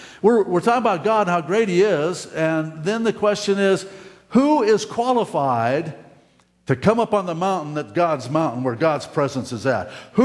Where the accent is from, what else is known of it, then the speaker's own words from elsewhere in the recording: Reno, Nevada, United States; In fact, Gary and Carolyn are going to my hometown here shortly. Not for what it's famous for, but to just go see what's cool about Reno.